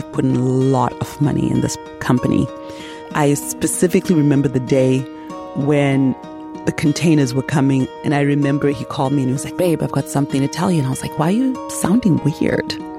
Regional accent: Zimbabwe; now in United States; I'm originally from Zimbabwe.

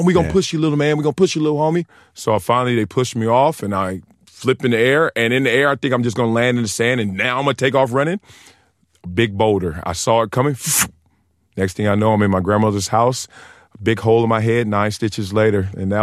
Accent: Compton, California, United States; I did. I'm born and raised in Compton, South Central LA, right here. In the heart of the city, in the heart of a lot of gang activity, the drugs, the poverty.

